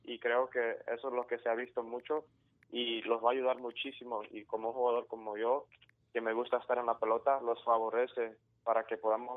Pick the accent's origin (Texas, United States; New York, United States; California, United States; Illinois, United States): Texas, United States; Houston; born there; Pues yo nací en Houston, Texas